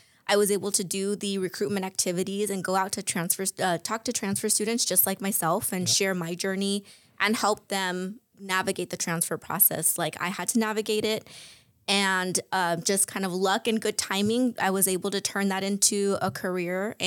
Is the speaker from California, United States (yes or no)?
yes; Indio, California, United States; I grew up in Indio, California. So born and raised in the Coachella Valley. That is my hometown.